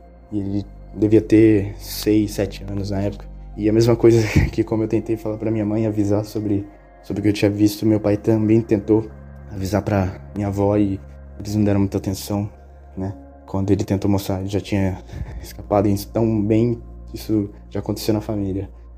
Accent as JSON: {"language": "Portuguese", "region": "Rio de Janeiro", "country": "Brazil", "said": "Como eu falei, a gente é do Rio de Janeiro, né."}